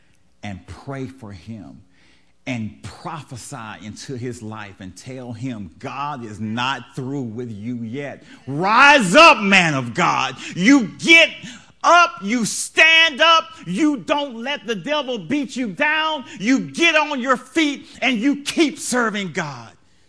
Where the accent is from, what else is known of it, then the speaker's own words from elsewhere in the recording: Louisiana, United States; she was like, you talk funny. Yes, ma'am, I'm from Louisiana.